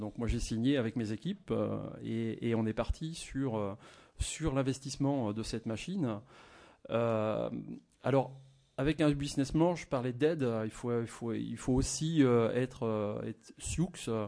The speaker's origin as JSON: {"language": "French", "region": "Grand Est", "country": "France", "said": "je suis alsacien, on a des clients en Alsace"}